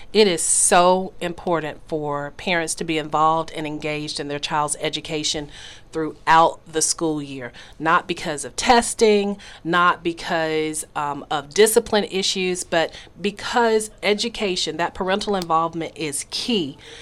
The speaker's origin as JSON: {"language": "English", "town": "Salem", "region": "Alabama", "country": "United States", "said": "I'm not from Columbus, but I am from Salem, Alabama, originally."}